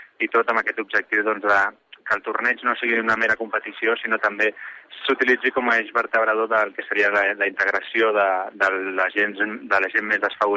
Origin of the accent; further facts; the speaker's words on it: Catalonia, Spain; Com a bon català